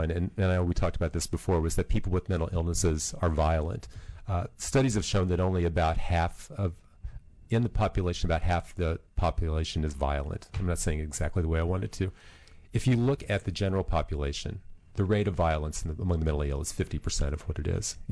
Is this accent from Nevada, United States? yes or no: no; Missouri, United States; I grew up on a farm in Missouri. I'm in my late 50s, but I'm probably one of the few people in this room or in this building that grew up without running water or telephones.